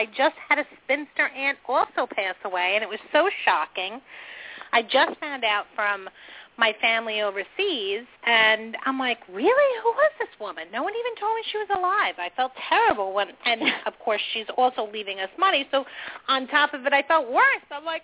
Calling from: New York, United States; I'm calling from New York.

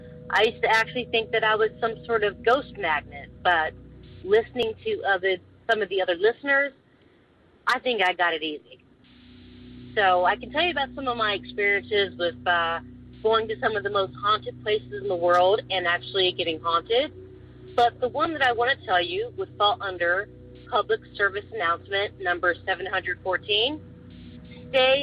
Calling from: California, United States; I'm calling from Southern California, and I finally got my courage to call.

